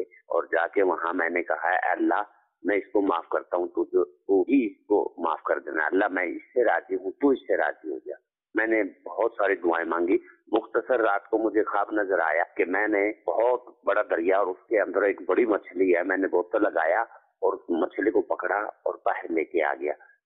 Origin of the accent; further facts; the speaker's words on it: Chak Bedi, Punjab, Pakistan; میں چک بیدی, میرا گاؤں ہے پاک پتن کا, میں رہائشی ہوں.